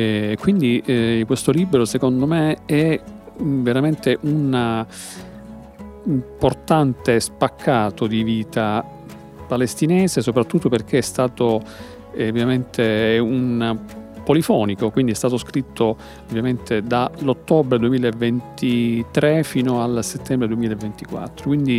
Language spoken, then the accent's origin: Italian; Sicily, Italy; ci coinvolge come esseri umani, come europei, come italiani, come siciliani